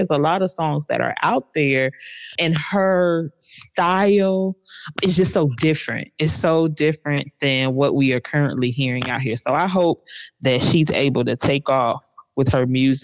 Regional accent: Kansas City, Missouri, United States; Growing up in Kansas City, I'm just so used to it being below zero.

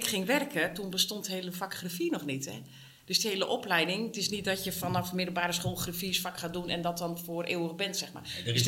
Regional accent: Putten, Gelderland, Netherlands; also born or lived in Zwolle; En ik ben geboren in Zwolle. En van daaruit meerdere keren verhuisd. Uiteindelijk in Putten langere tijd gewoond in mijn jeugd.

